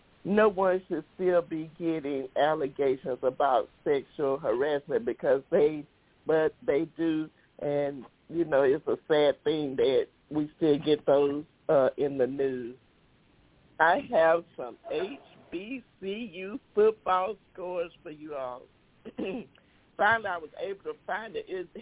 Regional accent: Houston, Texas, United States; Texas Southern, which is in Houston, Texas, my hometown, where I graduated.

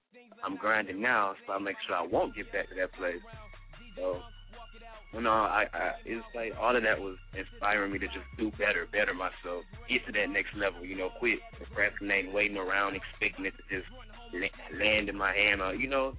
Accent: Atlanta, Georgia, United States; now in Houston, United States; I'm from Atlanta, Zone 1, right here in Houston right now. I've been kind of, I guess you would say, kind of raised in Houston, man

